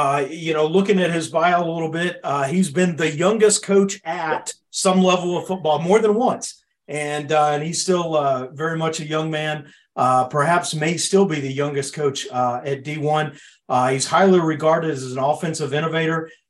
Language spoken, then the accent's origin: English; Nashville, Tennessee, United States; also born or lived in St. Louis; I'm from Nashville originally, strongly considered